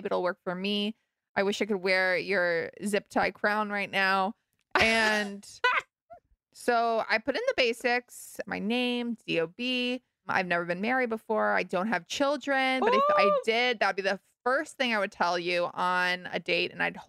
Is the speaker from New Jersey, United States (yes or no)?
no; Albany, New York, United States; I'm from Albany, New York.